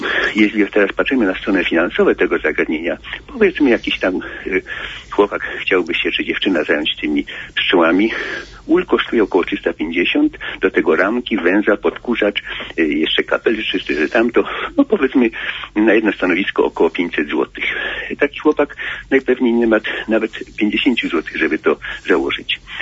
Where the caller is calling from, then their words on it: Opole, Opole Voivodeship, Poland; jestem z Opola.